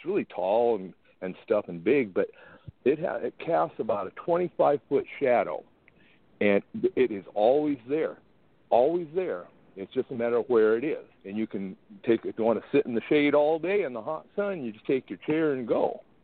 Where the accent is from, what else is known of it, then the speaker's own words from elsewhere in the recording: South Dakota, United States; I grew up in South Dakota, where my uncle and aunt planted about, I don't know, 40, 50 trees